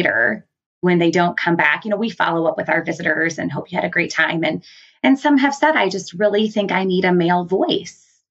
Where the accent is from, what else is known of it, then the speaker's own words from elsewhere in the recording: Wheaton, Illinois, United States; And growing up there, I grew up in a super loving family, was conservative in a lot of ways, but I grew up in the United Church of Christ, which has a history of being relatively progressive. And so it was like a little pocket of Christianity within Wheaton